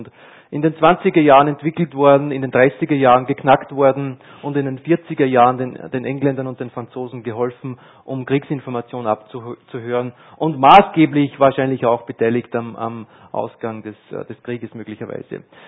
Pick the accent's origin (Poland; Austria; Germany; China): Austria; Upper Austria; Ich bin gebürtiger Oberösterreicher, im Bezirk Christkirchen in Feuerbach in die Schule gegangen, auch in die Grundschule gegangen